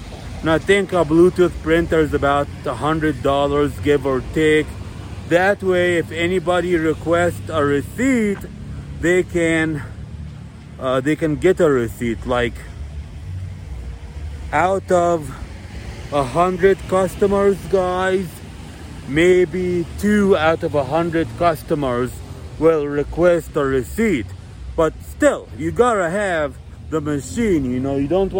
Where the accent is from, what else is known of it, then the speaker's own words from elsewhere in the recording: United States; now in Colombia; you know, I'm American, I really don't know the language and the culture, I don't know where to go to get, you know, what I need.